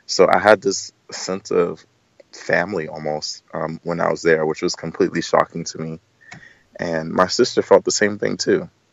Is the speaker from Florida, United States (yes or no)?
yes; Florida, United States; And I'm from Florida, which is completely flat.